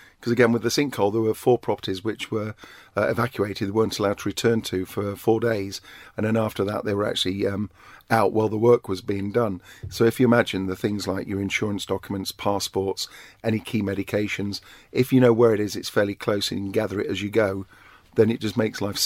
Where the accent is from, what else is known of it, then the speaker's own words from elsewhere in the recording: United Kingdom; Again, being British, we've got the good old Dunkirk spirit.